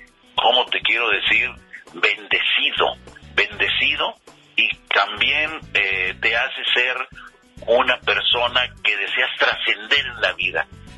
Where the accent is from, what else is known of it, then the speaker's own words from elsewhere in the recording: Puerto Vallarta, Jalisco, Mexico; tuve el gran honor de haber nacido aquí en Puerto Vallarta, de amar a mi tierra